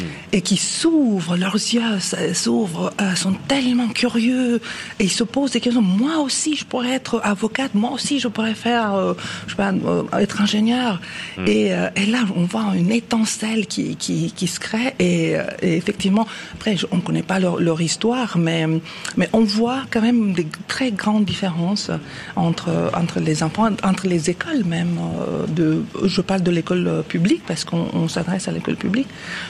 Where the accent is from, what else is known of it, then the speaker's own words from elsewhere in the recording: Romania; now in Switzerland; je suis roumaine